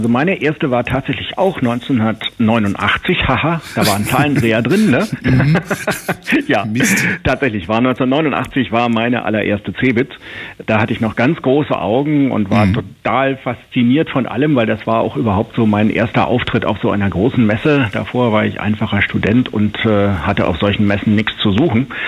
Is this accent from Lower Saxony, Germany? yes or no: yes; Hanover, Lower Saxony, Germany; ich bin ja Hannoveraner.